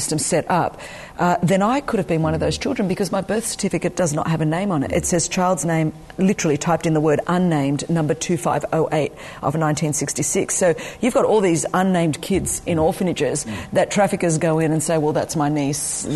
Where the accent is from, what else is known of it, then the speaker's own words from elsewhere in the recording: Sydney, New South Wales, Australia; born there; My own story is that I was born in Sydney, Australia, 1966, back with the dinosaurs.